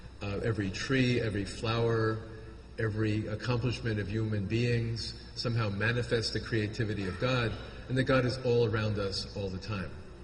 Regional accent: Brooklyn, New York, United States; born there; So I was born in Brooklyn, New York, in an Irish Catholic family, staunch Catholic.

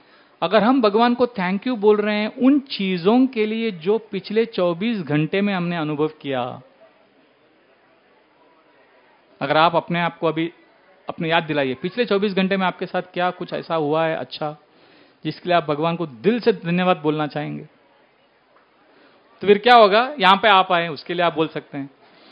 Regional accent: South India, India; तो हम south Indian हैं तो पंजाबी लोगों को अच्छा लगता है ये, मुझे अच्छा नहीं लगता था।

